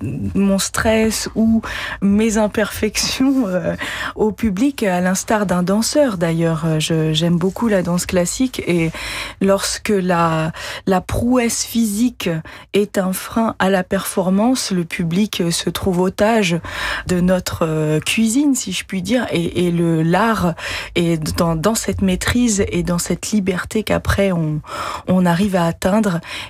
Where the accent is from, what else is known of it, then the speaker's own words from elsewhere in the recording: French Polynesia; Moi, je suis originaire de Polynésie.